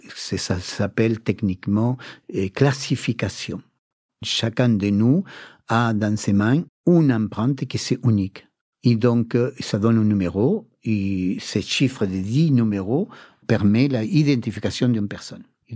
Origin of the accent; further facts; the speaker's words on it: Santiago, Santiago Metropolitan Region, Chile; Je suis né à Santiago du Chili, en Amérique du Sud, en 1950. Et mes parents sont de la campagne, qui sont émigrés à la ville à l'époque pour des travaux.